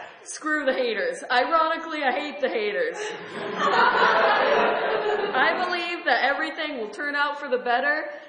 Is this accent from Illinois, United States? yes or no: no; Mendocino, California, United States; I'm from Mendocino